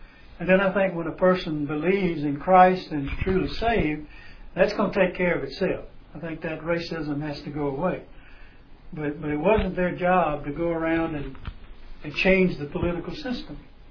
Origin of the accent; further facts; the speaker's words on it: Deep South, United States; I grew up, as I mentioned before, I grew up in the Deep South. I was taught racism.